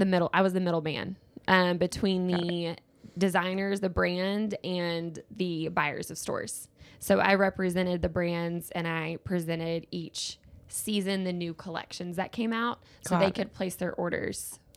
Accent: Cleburne, Texas, United States; We're all from Cleburne. Good old Cleburne.

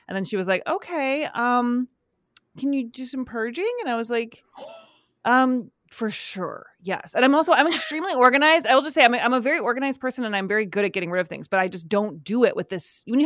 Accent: United States; So I'm an American actress. I am from America. I was born here and raised here. I've left many times to go to other places.

